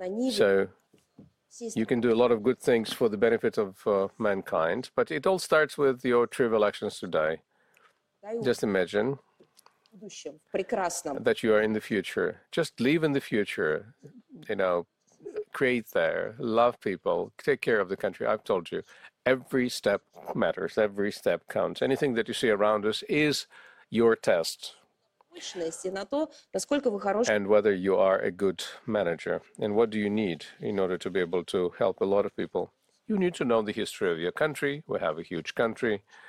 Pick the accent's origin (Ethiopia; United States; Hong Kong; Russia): Russia; Orenburg Oblast; I'm from Orenburg Oblast.